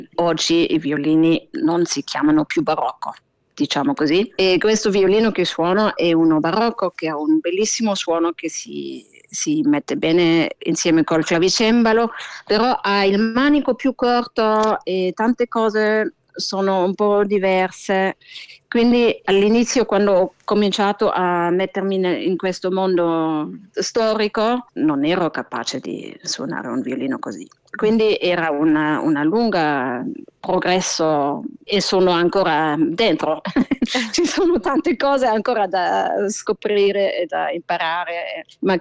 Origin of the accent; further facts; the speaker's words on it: Stuttgart, Baden-Württemberg, Germany; E io sono di Stoccarda, quindi era, per me era anche era un matador.